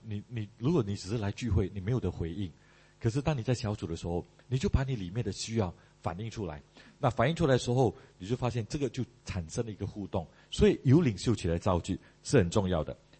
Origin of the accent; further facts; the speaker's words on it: Malaysia; moved away; 我本身的背景没有当兵啊，我从马来西亚过来，所以我没有当兵的背景。